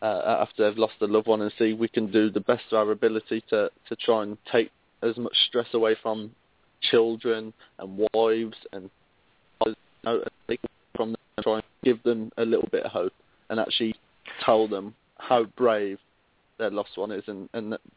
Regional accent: England, United Kingdom; born there; On paper, I was born in Britain.

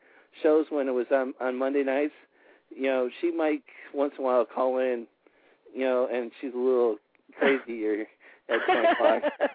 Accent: Georgia, United States; You know I'm from Georgia, right?

